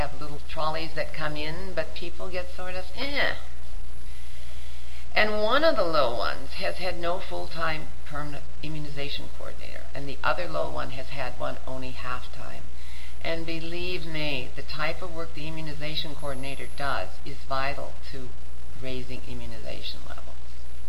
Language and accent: English; Milwaukee, Wisconsin, United States; I always laugh because I'm bilingual, but I grew up in Milwaukee, where bilingual means German.